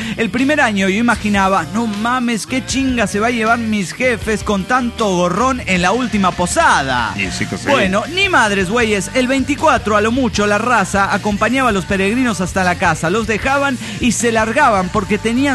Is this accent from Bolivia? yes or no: yes; Cochabamba, Bolivia; de Cochabamba, Bolivia.